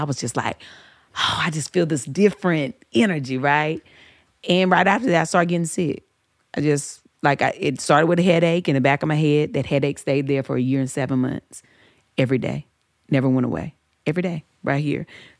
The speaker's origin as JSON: {"language": "English", "region": "Southern United States", "country": "United States", "tie": "born or raised there", "said": "And I grew up in the church. I grew up in the South."}